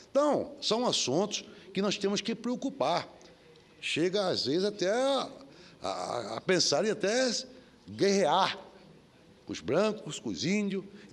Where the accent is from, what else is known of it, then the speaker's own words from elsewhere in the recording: Brazil; Senador João Pedro, eu sou brasileiro, sou nacionalista, defendo o interesse do povo brasileiro.